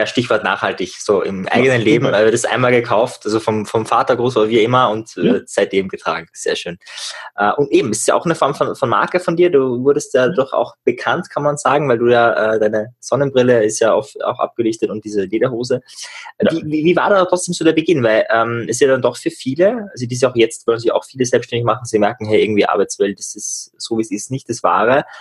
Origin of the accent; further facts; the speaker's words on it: Klagenfurt, Carinthia, Austria; Ja, bei uns in Klagenfurt, ich bin ja von Klagenfurt